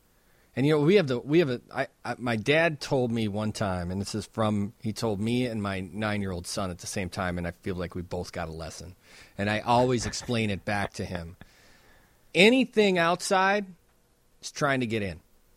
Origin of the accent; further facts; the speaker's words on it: Wonder Lake, Illinois, United States; I grew up in Wonder Lake, Illinois, and, you know, my parents live in the middle of the woods in Wisconsin now.